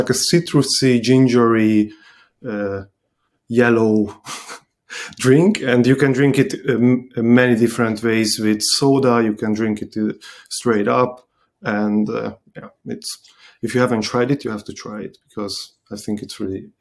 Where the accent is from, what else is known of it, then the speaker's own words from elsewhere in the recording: Budapest, Hungary; English is a second language; I am an architect from Budapest, Hungary.